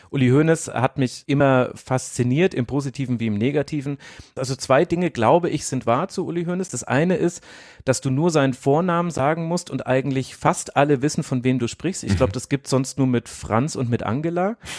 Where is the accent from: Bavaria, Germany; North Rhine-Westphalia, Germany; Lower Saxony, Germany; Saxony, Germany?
Bavaria, Germany; Munich; ich komme aus München oder lebe und arbeite jetzt in München